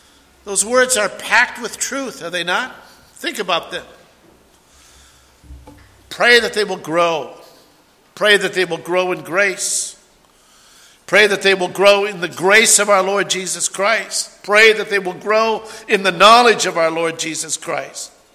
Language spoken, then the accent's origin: English; Minnesota, United States; I'm from Minnesota, and you don't know what cold is. I know what cold is. I've been in 30 below weather.